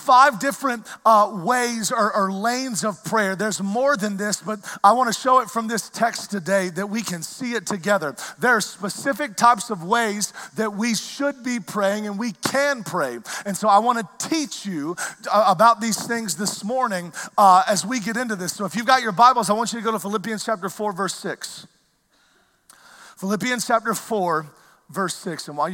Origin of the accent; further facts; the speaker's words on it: the South, United States; I barely speak English, so I grew up in the South. So I barely speak it correctly.